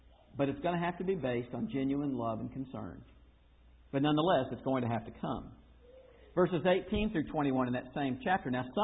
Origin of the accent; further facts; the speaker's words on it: Florida, United States; who happens also to be from my hometown in Florida